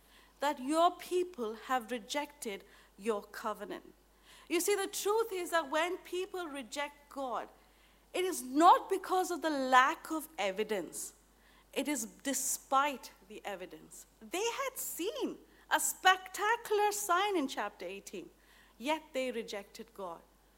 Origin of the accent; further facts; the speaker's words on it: India; I come from India